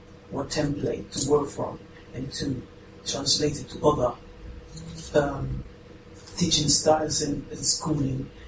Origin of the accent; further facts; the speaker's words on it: Spain; English is a second language; moved away as an adult; I was raised in Spain. I was from Spain, and I came to this country just with the idea of improving my English.